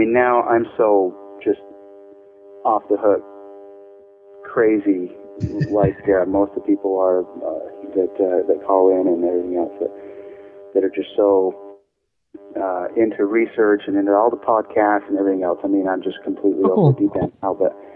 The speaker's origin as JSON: {"language": "English", "region": "the West", "country": "United States", "tie": "born or raised there", "said": "I grew up going to Disneyland in California. I grew up in the West"}